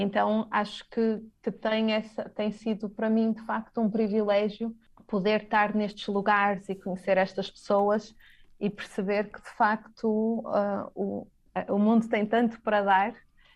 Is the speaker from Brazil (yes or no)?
no; Portugal; moved away; also born or lived in Timor-Leste